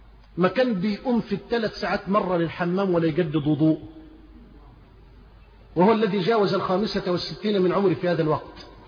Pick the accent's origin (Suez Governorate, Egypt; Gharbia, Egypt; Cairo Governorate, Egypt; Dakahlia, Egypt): Suez Governorate, Egypt; Suez; قلت لكم أن أنا سافرت من السويس إلى المملكة السعودية